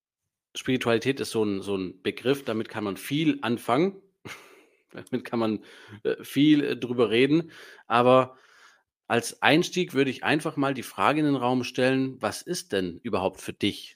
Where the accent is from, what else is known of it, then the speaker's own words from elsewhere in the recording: Italy; Ich bin in Italien groß geworden.